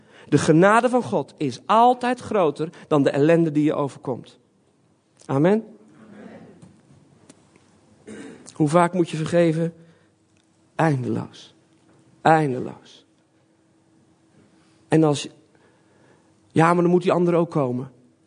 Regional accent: Belgium; born there; also born or lived in Friesland; Ik ben opgegroeid in een christelijk gezin. Mijn ouders zijn zendelingen naar België gegaan. Daarom ben ik in België geboren. Dus voor Friesland had ik nog België.

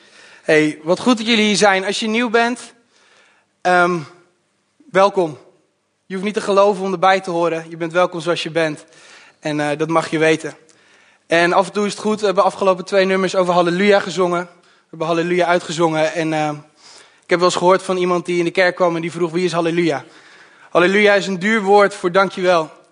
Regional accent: Ede, Gelderland, Netherlands; Ik ben 22 jaar. Ik kom uit Ede.

